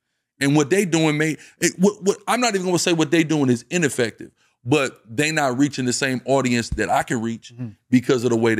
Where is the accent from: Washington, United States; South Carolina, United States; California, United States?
Washington, United States; you know, I'm from Washington, so up there it's so frequent.